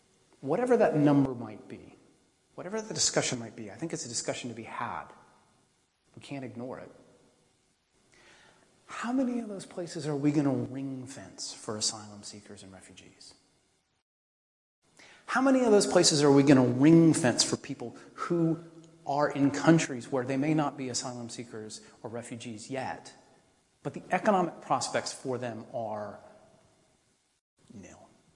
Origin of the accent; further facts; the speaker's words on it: United States; I come from America. It's a big country. We got land everywhere.